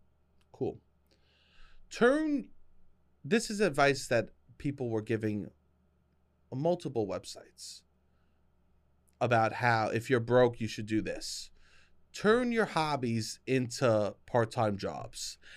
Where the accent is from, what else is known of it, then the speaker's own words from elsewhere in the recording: United States; I am American, and the most American thing I could do wouldn't be to go see the Niagara Falls.